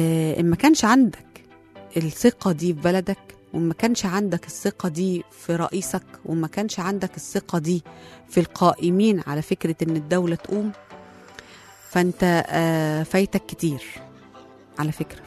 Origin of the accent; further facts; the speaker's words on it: Egypt; انا ابن مصر، انا ضد الكسر